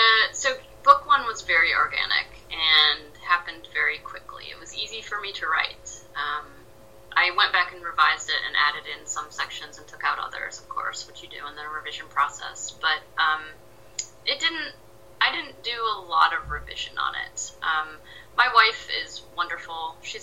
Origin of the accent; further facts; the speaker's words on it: Michigan, United States; Like, I grew up in Michigan, in a very kind of conservative state. My parents were teachers, you know, they're not big. We didn't have a lot of money growing up.